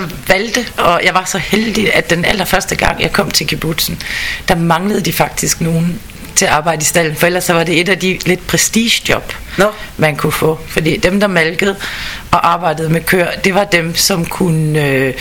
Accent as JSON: {"language": "Danish", "town": "Hvidsten", "region": "Central Denmark Region", "country": "Denmark", "said": "Det er lidt svært i Hvidsten, hvor jeg kommer fra, at finde israelere, der taler."}